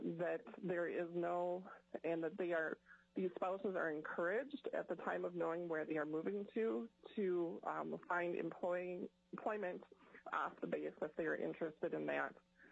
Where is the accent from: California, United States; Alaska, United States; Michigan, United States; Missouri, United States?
Alaska, United States; Ketchikan; I am from Ketchikan. I'm an ICU nurse at Ketchikan Medical Center.